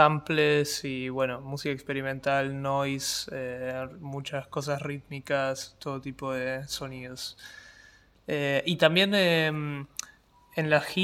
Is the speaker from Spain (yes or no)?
no; Lomas de Zamora, Buenos Aires Province, Argentina; now in Reykjavik, Iceland; yo me mudé a Islandia, yo soy de Lomas de Zamora, provincia de Buenos Aires. Me mudé a Islandia hace 3 años